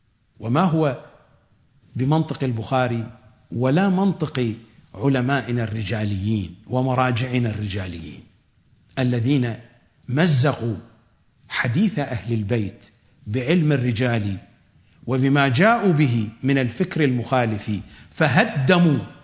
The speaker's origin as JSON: {"language": "Arabic", "country": "Iraq", "accent": "Iraqi colloquial", "said": "الزخرف كما نقول في لهجتنا العراقية الدارجة زرق ورق"}